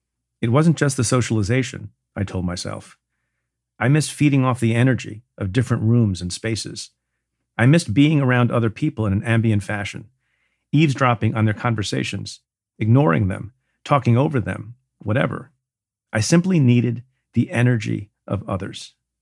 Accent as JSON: {"language": "English", "region": "New York", "country": "United States", "said": "in my home state of New York"}